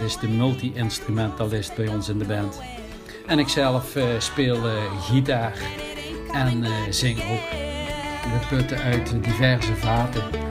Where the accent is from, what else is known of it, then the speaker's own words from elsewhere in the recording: Nederweert, Limburg, Netherlands; Wij komen uit Nederweert.